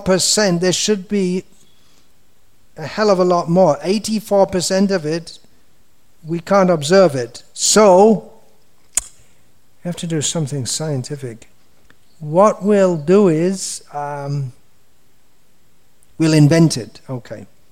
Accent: England, United Kingdom; I am an Englishman, I am almost 64 years old

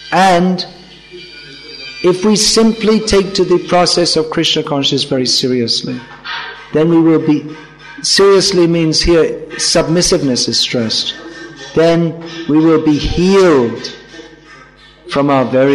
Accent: United Kingdom; You know, I come from Britain. We don't have big mountains there

